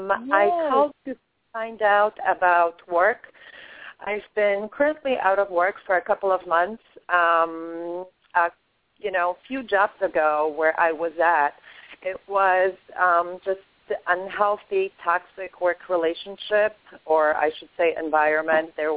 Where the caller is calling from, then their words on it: West Palm Beach, Florida, United States; I'm calling from West Palm, and today is my birthday.